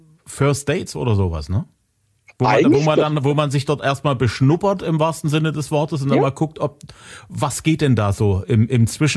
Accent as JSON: {"language": "German", "town": "Zwickau", "region": "Saxony", "country": "Germany", "tie": "born or raised there", "said": "Du bist auf Tour in meiner Heimatstadt, in Zwickau"}